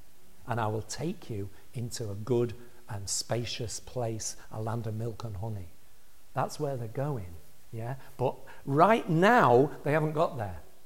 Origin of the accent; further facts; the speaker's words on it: England, United Kingdom; I'm a male Englishman, right? So that's against me for a start. I grew up in the north of England in the 50s and 60s.